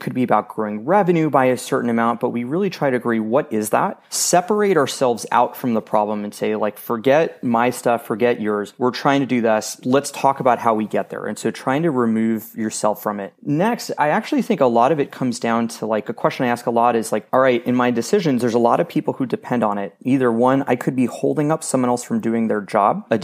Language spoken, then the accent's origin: English; Las Vegas, Nevada, United States; also born or lived in China; So I grew up in Las Vegas, but I actually lived in China for almost 2 years